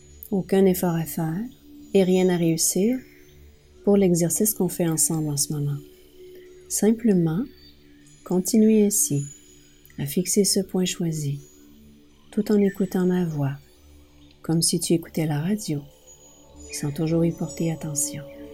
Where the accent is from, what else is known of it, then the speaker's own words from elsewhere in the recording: Mont-Laurier, Quebec, Canada; hypnothérapeute, maître PNL et enseignante. Je suis originaire de Mont-Laurier, dans les Hautes-Laurentides